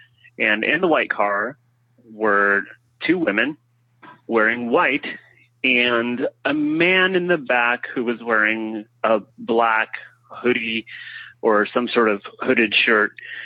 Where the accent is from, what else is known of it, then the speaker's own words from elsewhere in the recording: Modesto, California, United States; I'm from Modesto, California.